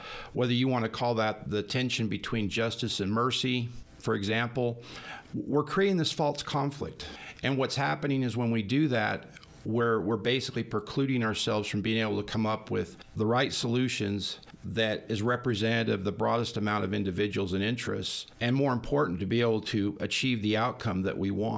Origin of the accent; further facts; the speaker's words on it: Pocatello, Idaho, United States; I was born and raised in Pocatello. I did live outside of the state for a number of years out of high school.